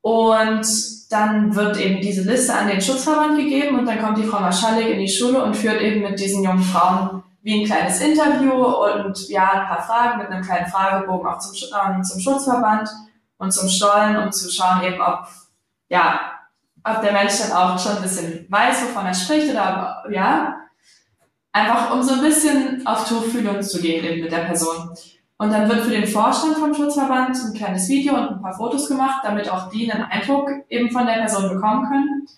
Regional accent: Dresden, Saxony, Germany; Obwohl ich gebürtige Dresdnerin bin

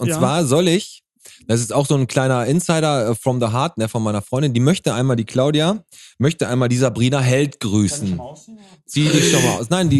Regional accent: Fuhlenbrock, North Rhine-Westphalia, Germany; Wie Fuhlenbrock, ich komme aus Fuhlenbrock

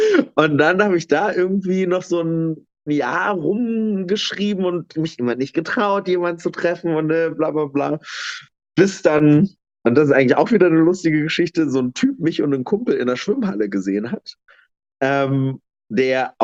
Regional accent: East Germany, Germany; Und dass ich eine ostdeutsche Identität habe, habe ich aber tatsächlich erst in Bayern erlebt, als dann tatsächlich ich andauernd so als Ossi abgestempelt wurde.

